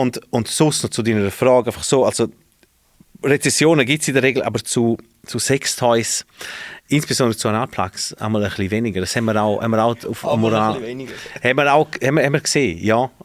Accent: Graubünden, Switzerland; der Valader effektiv der vom Unterregendin ist, der, wo ich herkomme.

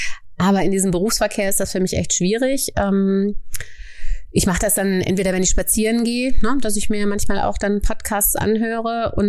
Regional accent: North Rhine-Westphalia, Germany; born there; Also ich bin im Ruhrgebiet geboren, würde mich jetzt aber nicht zwingend also als Ruhrgebietlerin bezeichnen. Ich war zum Studium in Bayern. Ich war vor dem Studium ein halbes Jahr hier, habe ein Praktikum bei der Freien Presse Lokalredaktion gemacht, Mitte der 90er Jahre. Dann war ich in den USA, dann bin ich ins Ruhrgebiet zurückgeke

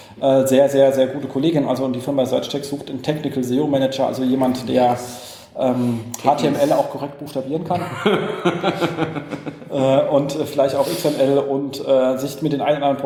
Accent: Berlin, Germany; Und die haben voll die Innovation, also für uns als Berliner, Straßenreinigung.

